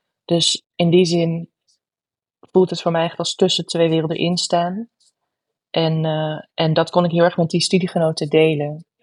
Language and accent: Dutch; Netherlands; al mijn ervaringen om in het opgroeien als kind in Nederland. Ertussen culturen in.